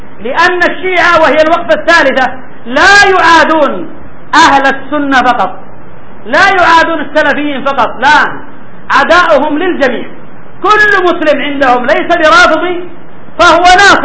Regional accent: Al Hudaydah, Yemen; عندنا في الحديدة قبل 12 سنة أو أكثر

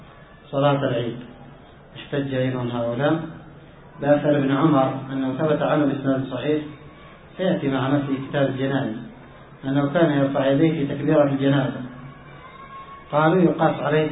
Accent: Yemen; أما عندنا في اليمن فالشافعي مذهب الشافعي

